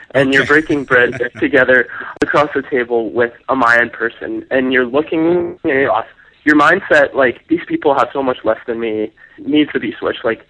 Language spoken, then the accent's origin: English; Arned, Manitoba, Canada; So I'm from a small farming village in southern Manitoba called Arned, so that places me in Manitoba there.